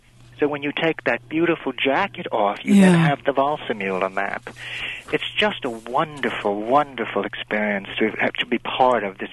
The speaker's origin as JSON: {"language": "English", "country": "India", "tie": "born or raised there", "said": "When I was growing up in India, that's where our apples came from."}